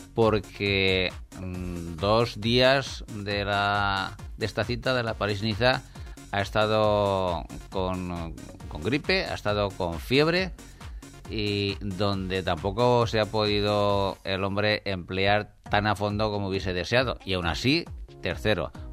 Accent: Valencian Community, Spain; como buenos valencianos

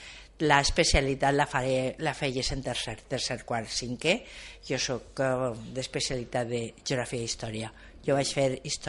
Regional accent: Valencia, Valencian Community, Spain; born there; vaig néixer a València en l'any 50 del segle passat, clar, i en la meva vida professional pues, soc antropòloga, treballo a la Universitat de València exactament des de fa 44 anys.

